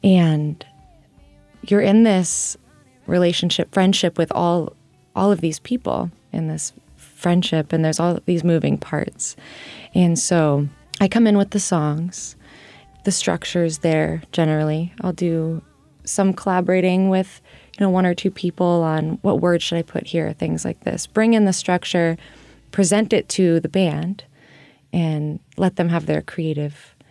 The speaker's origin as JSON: {"language": "English", "town": "Mount Shasta", "region": "California", "country": "United States", "tie": "born or raised there", "said": "There was a lot of music in my school growing up in Mount Shasta, California."}